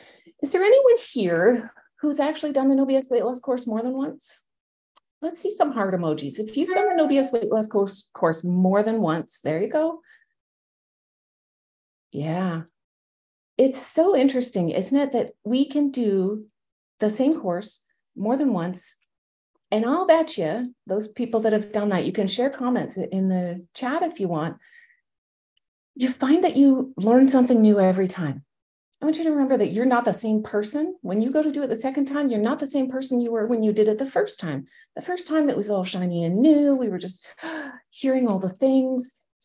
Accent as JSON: {"language": "English", "region": "Ontario", "country": "Canada", "said": "I am Canadian from north of Toronto and heading back to New York."}